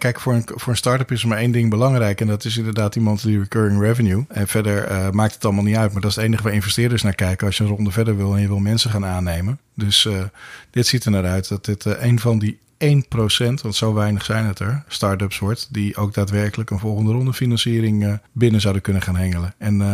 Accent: Netherlands; maar ik ben ook een Nederlander

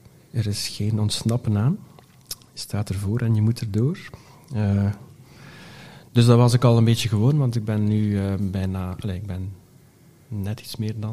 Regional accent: Ronse, East Flanders, Belgium; Ja, ik kom van Ronse. Mm-hmm. Dat is diep in Oost-Vlaanderen. Eigenlijk praktisch tegen de grens van Henegouwen. Maar ik zit daar goed.

